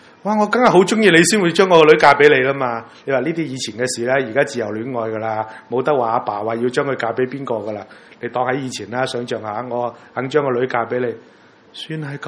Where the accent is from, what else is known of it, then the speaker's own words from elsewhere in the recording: Guangdong, China; 即係好似我哋广东人车车声啦